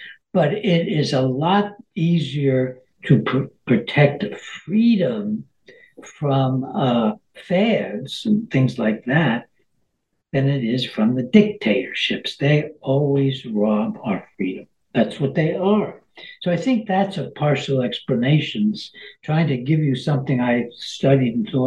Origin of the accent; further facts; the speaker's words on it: New York, United States; I grew up on Long Island in a Nouveau Riche community where the Jews were moving in from New York City and Brooklyn.